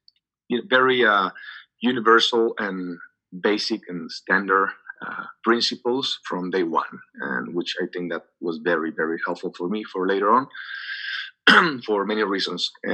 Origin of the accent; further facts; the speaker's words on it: Xicoténcatl, Tamaulipas, Mexico; Then I went back to Xicoténcatl. I was raised in Xicoténcatl.